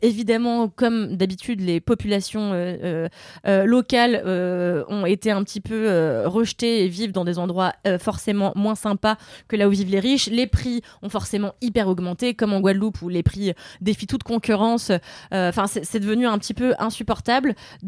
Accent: Mauritius; ce qui se passe chez moi à Maurice, où en fait le tourisme massif a fait qu'on s'est mis à construire des hôtels

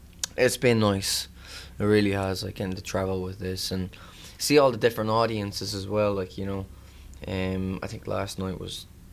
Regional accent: Ireland; But, yeah, I'm excited for my hometown as well to see it, Ireland, which is going to be, I think, at the end of the month or so

